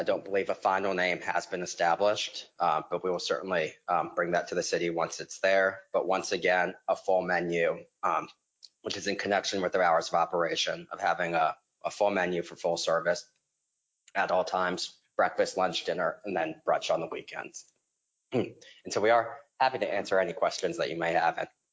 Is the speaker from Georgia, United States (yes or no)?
yes; Savannah, Georgia, United States; And if you all remember from me growing up in Savannah, this is kind of how Hirano's operated when it first opened.